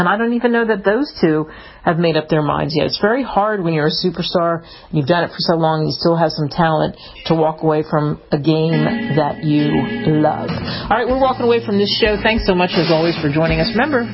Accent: East Coast, United States; also born or lived in Midwest / South; I grew up in the East Coast, and I lived in the Midwest and the South, and never really experienced California.

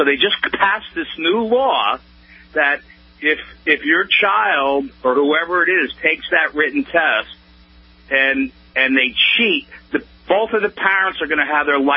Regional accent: New York, United States; I grew up outside of New York City.

